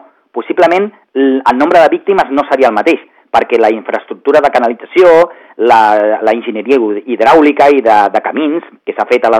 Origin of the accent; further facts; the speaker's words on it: Rubí, Catalonia, Spain; jo sóc de Rubí